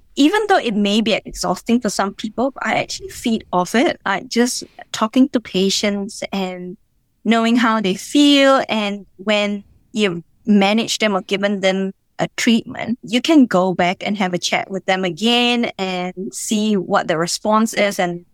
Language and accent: English; Ipoh, Perak, Malaysia; So in my early childhood, I grew up in Ipoh, which was a town. I wouldn't say it's a small town, but it's a town.